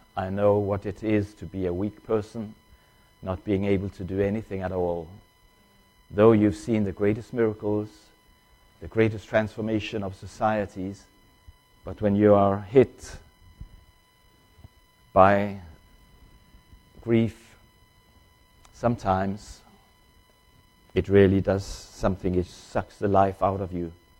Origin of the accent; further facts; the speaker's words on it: Tanzania; moved away as an adult; also born or lived in China; So I was brought up in East Africa, a country called Tanganyika, which is Tanzania today. From I was 5 until I was 18, I lived there. And I grew up in a missionary family.